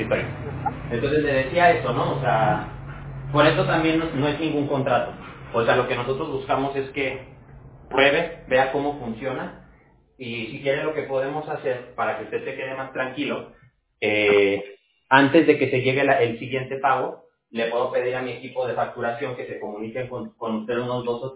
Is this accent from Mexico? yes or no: no; California, United States; Yo soy de California